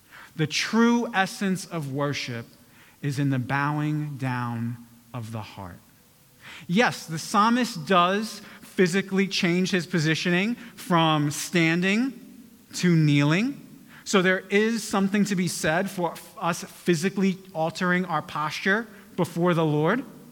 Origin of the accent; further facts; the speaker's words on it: New York, United States; and I'm born and raised in New York, so I'm preaching to myself with that.